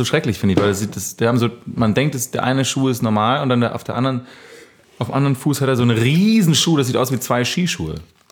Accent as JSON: {"language": "German", "town": "Kiel", "region": "Schleswig-Holstein", "country": "Germany", "said": "Wir kommen aus Kiel."}